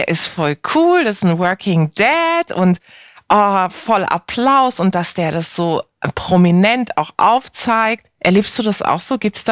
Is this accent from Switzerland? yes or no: no; Karlsruhe, Baden-Württemberg, Germany; ich habe ja in Heidelberg studiert. Ich komme aus Karlsruhe